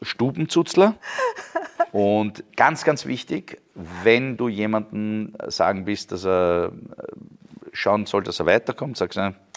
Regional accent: St. Vigil, Trentino-Alto Adige, Italy; Wir sind ja Südtiroler. Mhm. Rätoromanen, also keine Deutsch-Südtiroler, auch keine Italiener.

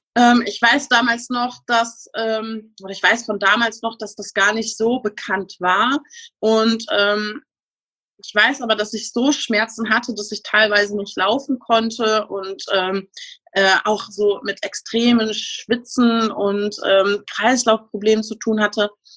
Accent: North Rhine-Westphalia, Germany; ich bin 37 Jahre alt, ich komme aus dem schönen Münsterland

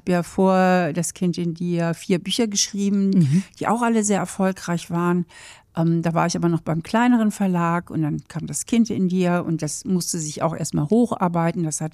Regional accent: Germany; now in Vienna, Austria; Na, sagen wir mal so, für so als Deutsche fühle ich mich hier total willkommen.

